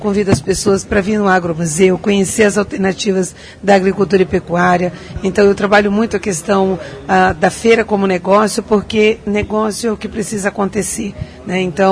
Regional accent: Ceará, Brazil; Porque eu venho de um estado da federação com muitas limitações. Eu sou cearense

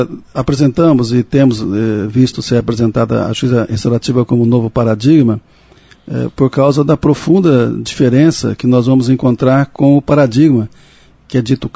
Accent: Maringá, Paraná, Brazil; Eu fiz a graduação em Direito aqui em Maringá. Eu sou natural de Maringá.

